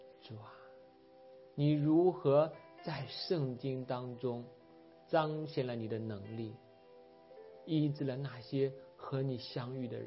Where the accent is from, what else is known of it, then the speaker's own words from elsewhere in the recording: China; 你是每个人的救主，你更是我们中国人的救主